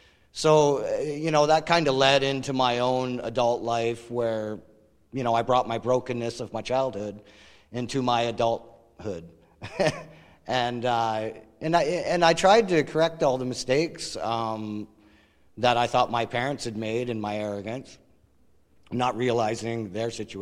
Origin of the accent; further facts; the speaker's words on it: Brantford, Ontario, Canada; I grew up in Brantford, Ontario in the 70s, in the 80s.